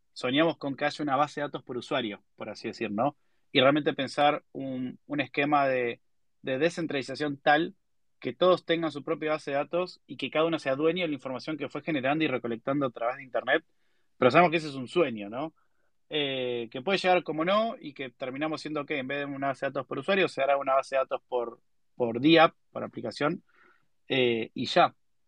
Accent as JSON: {"language": "Spanish", "country": "Argentina", "said": "somos argentinos, nos gusta rodearnos de argentinos"}